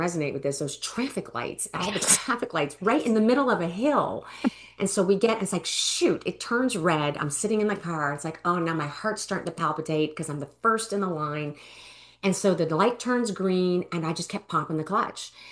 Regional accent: Canada; also born or lived in New Brunswick; I grew up in Canada, and so lots of snow.

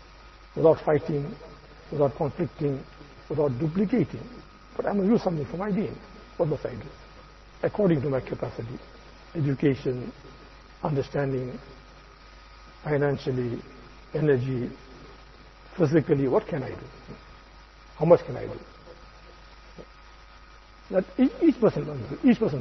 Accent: India; moved away; when I came from India, 1978, right?

